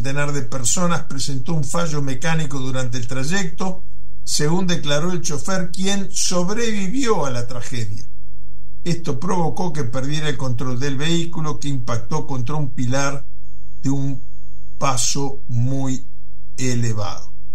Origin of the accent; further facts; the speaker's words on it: Bolivia; Yo soy boliviano, ciudadano boliviano también, así que soy doble ciudadano del Mercosur.